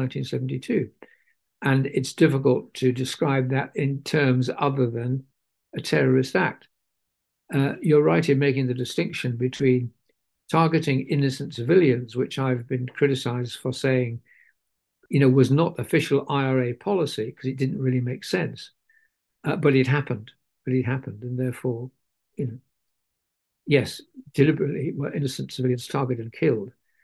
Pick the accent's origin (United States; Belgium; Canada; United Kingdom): United Kingdom; me being a Brit